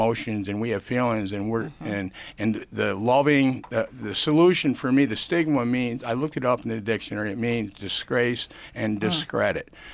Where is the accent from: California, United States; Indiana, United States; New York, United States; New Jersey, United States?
New York, United States; Canandaigua; I grew up in Canandaigua. That's where it all started for me in childhood.